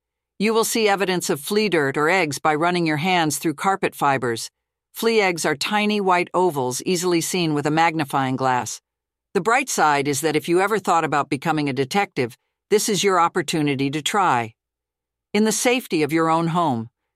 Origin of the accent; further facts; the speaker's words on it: the South, United States; now in Idaho, United States; I grew up in the South, and these guys are a massive problem for everyone.